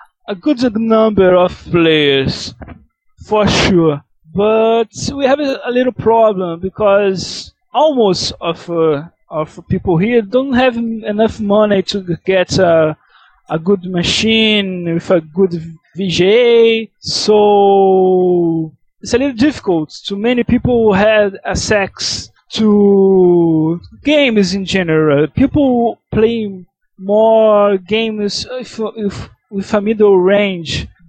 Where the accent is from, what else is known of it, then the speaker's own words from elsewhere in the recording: Rio de Janeiro, Brazil; from Rio de Janeiro, Brazil. I'm graduated in computers here.